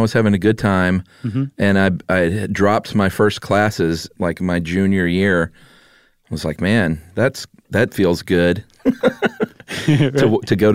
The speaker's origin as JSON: {"language": "English", "country": "United States", "said": "maybe that's because I'm an American like you."}